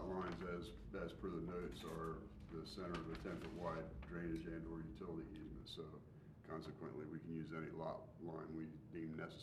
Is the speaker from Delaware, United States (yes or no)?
yes; Milford, Delaware, United States; from Milford, Delaware